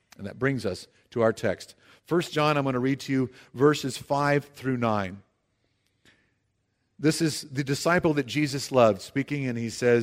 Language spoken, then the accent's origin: English; Denver, Colorado, United States; I'm from Denver